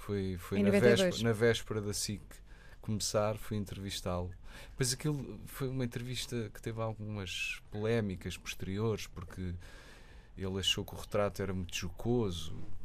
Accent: Cascais, Lisbon, Portugal; eu cresci em Cascais

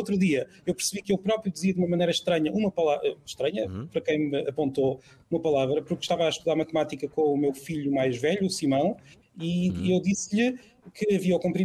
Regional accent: Peniche, Leiria, Portugal; Peniche, eu sou de Peniche.

